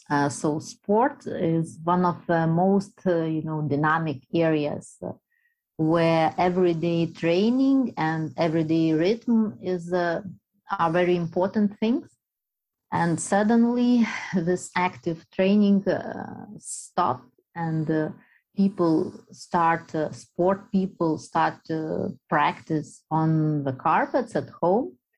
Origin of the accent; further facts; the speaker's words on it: Lithuania; I'm an artist from Lithuania